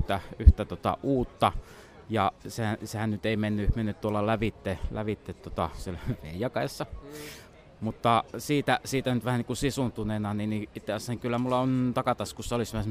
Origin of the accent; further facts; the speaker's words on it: Mikkeli, South Savo, Finland; now in Ristiina, Finland; Mä oon syntyisin Mikkelistä täältä hyvin tätä keskusta-alueelta. Nykyään asun Ristiinassa. En asu Ristiinan aivan keskustassa, vaan vähän siellä syrjässä.